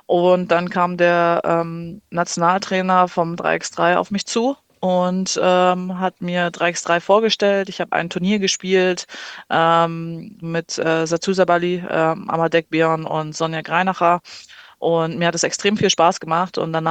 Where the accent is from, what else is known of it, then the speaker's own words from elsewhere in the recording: Wasserburg am Inn, Bavaria, Germany; Wir sind beide aus Wasserburg gekommen.